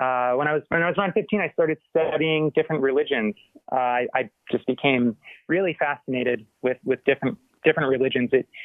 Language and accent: English; Johnston, Rhode Island, United States; So I grew up in Johnston, Rhode Island, which is sort of a smaller town right outside of Providence.